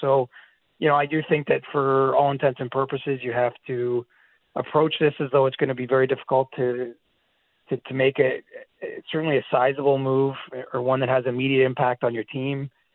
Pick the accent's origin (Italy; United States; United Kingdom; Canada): Canada; And I don't say that just as a Canadian or someone who works for Sportsnet.